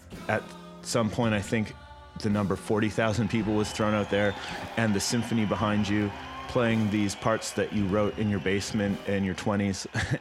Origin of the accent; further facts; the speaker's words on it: Kleefeld, Manitoba, Canada; I grew up in Kleefeld, a small town outside of Winnipeg